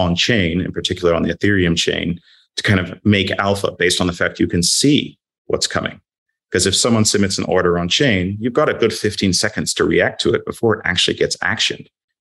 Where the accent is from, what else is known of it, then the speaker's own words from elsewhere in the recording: London, United Kingdom; But as you said, I'm a Londoner.